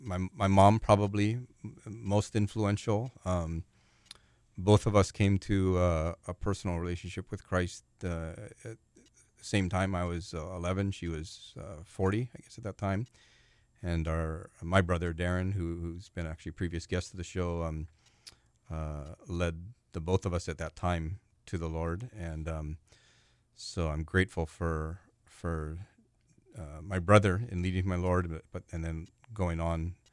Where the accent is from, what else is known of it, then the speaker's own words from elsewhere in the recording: Hawaii Kai, Hawaii, United States; Grew up here in Hawaii, in Hawaii Kai, actually, where we are now, about maybe 2 miles from the house I grew up in.